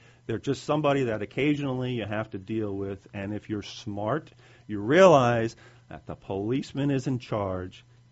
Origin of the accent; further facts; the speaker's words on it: New York City, New York, United States; Now, I'm sort of the oddball guy here. I grew up in New York City.